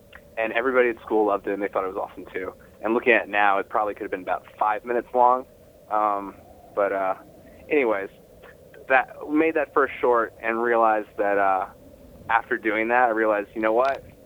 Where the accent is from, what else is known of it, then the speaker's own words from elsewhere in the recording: Virginia, United States; I grew up in Virginia.